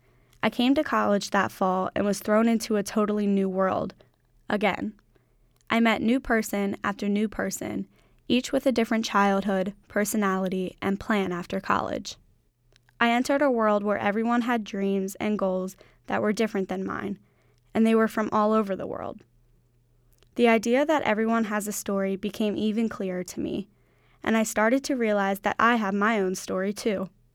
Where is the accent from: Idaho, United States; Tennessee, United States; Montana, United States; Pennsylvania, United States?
Pennsylvania, United States; I was hired as a patient safety companion at a hospital in Hershey about 45 minutes from my hometown.